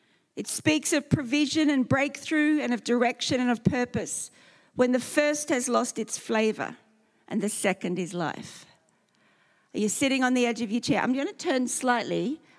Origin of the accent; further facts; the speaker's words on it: Australia; moved away; I'm Australian.